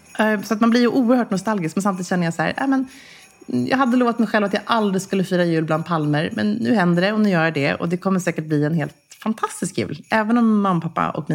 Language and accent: Swedish; Gävle, Gävleborg County, Sweden; när jag växte upp på Strömsborgsvägen 9B i Gävle. Där större delen av min släkt bodde när jag var liten.